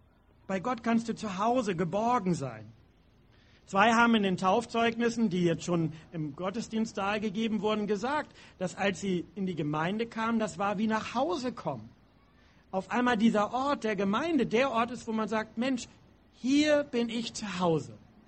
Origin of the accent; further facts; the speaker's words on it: Pinneberg, Schleswig-Holstein, Germany; bei uns in Pinneberg, in meiner Heimatgemeinde im Norden